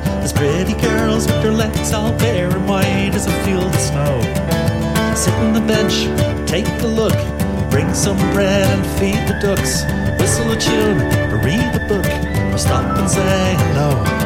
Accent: Dublin, Leinster, Ireland; now in San Francisco, United States; And I'm originally from Dublin. I now live in San Francisco. I've been living in San Francisco for a good, 25 years or so.

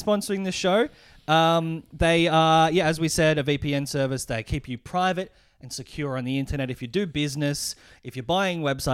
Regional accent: Japan; I'm from Japan.

